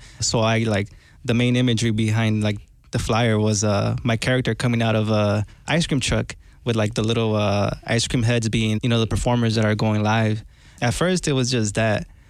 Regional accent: Chicago, Illinois, United States; it's always like based on like my experience of growing up in Little Village, Chicago in general

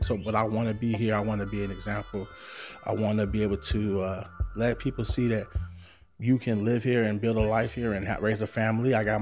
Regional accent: Chicago, Illinois, United States; I grew up in Humboldt Park. I went to Clemente, but now people will say Humboldt Park is a part of the west side.

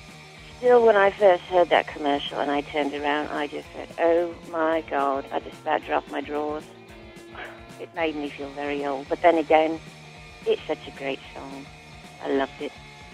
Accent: Manchester, North West England, United Kingdom; now in Omaha, United States; I was born and raised in Manchester

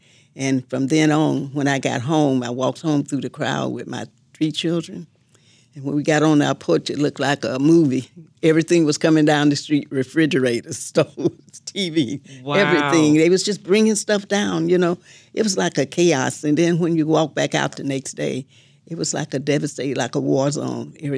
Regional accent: Mississippi, United States; moved away as an adult; now in Chicago, United States; I came from Mississippi. But I moved over in 63 after I got married there.

